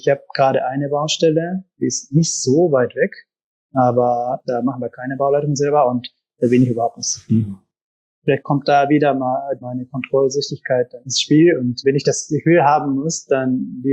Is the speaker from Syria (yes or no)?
no; Japan; German is a second language; moved away as an adult; now in Germany; weil ich bin aus Japan gekommen mit 23 nach Deutschland. Ich habe noch nicht mal die Sprache so richtig gekonnt.